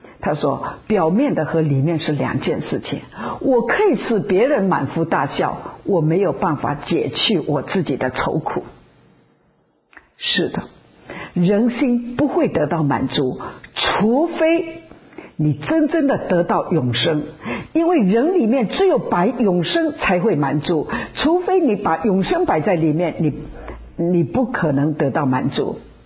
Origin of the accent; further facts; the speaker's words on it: China; 我们中国人他很欢喜写当一个人过世了送花圈